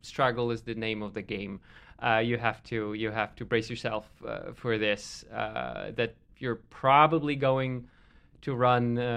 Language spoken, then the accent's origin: English; Katowice, Silesian Voivodeship, Poland; now in Los Angeles, United States; I grew up in Katowice, so uh-huh. It's a big industrial city in the south of the country, and so half of the year it's rather gloomy and the overcast sky is taking its toll